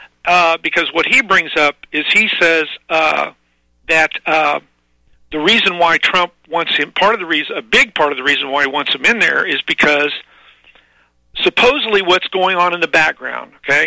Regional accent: Missouri, United States; Jamie, if you remember, I'm originally from Missouri.

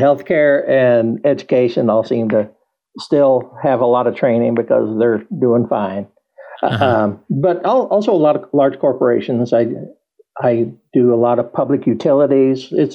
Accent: Indiana, United States; I grew up in southern Indiana near Bloomington.

